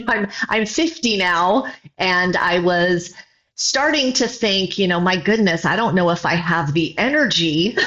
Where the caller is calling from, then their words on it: Huntington Beach, California, United States; Well, right now I'm from sunny Huntington Beach, California.